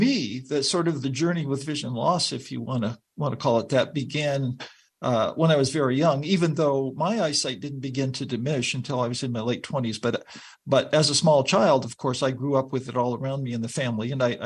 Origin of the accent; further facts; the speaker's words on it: Maine, United States; I'm from Northern Maine originally, and she knitted us woolen mittens and socks for the winters up there